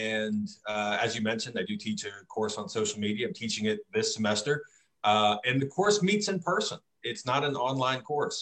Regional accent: Virginia, United States; moved away; I'm from Virginia originally, and I know lots of Virginia is closed, and that's why I'm glad I'm in Florida

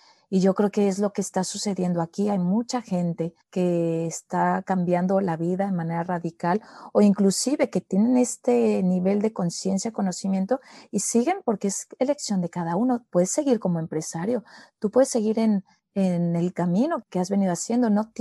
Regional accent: Mexico; por ser mexicana me dicen la chamana

